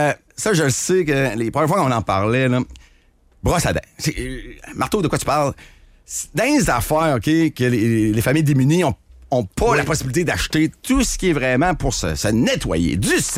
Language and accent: French; Quebec, Canada; Je viens du KRTB, le CISSS Bas-Saint-Laurent.